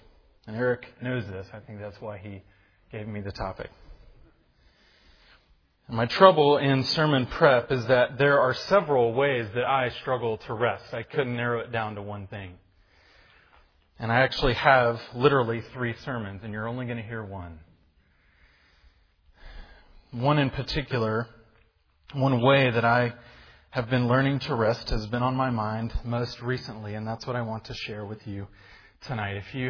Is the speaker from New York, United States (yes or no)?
yes; Brooklyn, New York, United States; I'm from Brooklyn, New York.